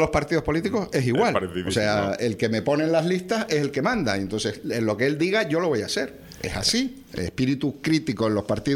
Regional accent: Spain; yo soy español, vivo aquí, trabajo aquí, cotizo aquí y no tengo ninguna intención de irme de aquí.

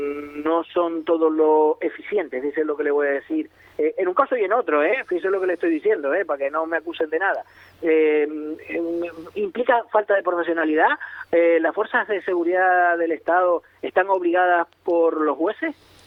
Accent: Canary Islands, Spain; yo me considero español, me considero muy canario

